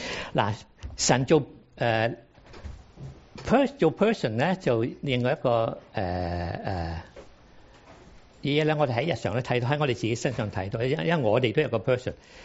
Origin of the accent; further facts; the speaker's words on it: China; 譬如我哋中國人咧，法文同中文唔同啊